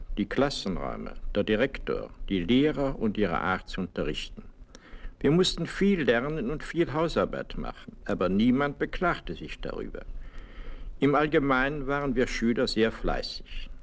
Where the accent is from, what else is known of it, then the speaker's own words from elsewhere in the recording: Cologne, North Rhine-Westphalia, Germany; born there; Wie Sie wissen, bin ich in Köln geboren.